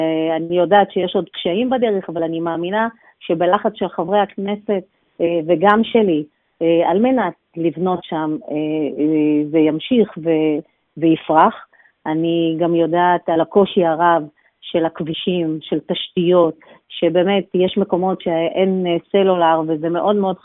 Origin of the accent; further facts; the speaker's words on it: Kiryat Arba, Judea and Samaria, Israel; also born or lived in Jerusalem; אז ראשית צריך לומר שאני נולדתי בירושלים, וב-1971 ההורים שלי עברו לקריית ארבע, והיינו בין 10 המשפחות הראשונות בקריית ארבע